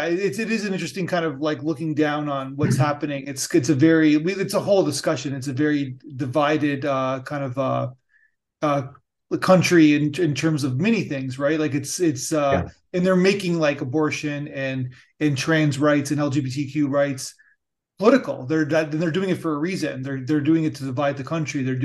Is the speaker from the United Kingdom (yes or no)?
no; Niagara Falls, Ontario, Canada; It's funny because I'm from Niagara Falls.